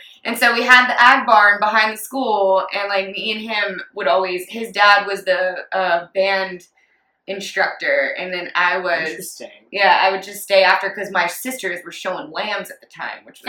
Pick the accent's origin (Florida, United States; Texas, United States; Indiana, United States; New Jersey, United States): Texas, United States; I grew up in the Bible Belt in this very small town, country town in Texas.